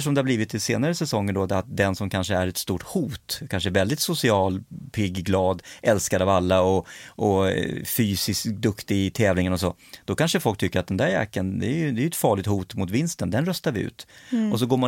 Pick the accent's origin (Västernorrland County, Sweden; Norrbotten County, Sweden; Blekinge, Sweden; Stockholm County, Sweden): Stockholm County, Sweden; Stockholm; Jag var från Stockholm och hade ingen aning om hur man befinner sig ute i skogen